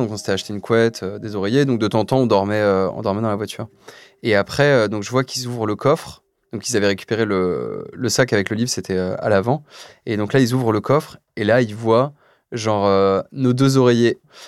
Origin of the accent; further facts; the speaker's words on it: France; on est juste des Français en visite, on est des touristes.